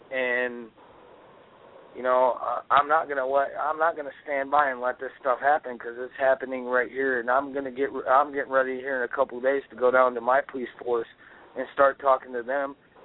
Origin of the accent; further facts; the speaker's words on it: Lansing, Michigan, United States; I'm talking to you from right here, my hometown. Michigan, which is the Lansing capital.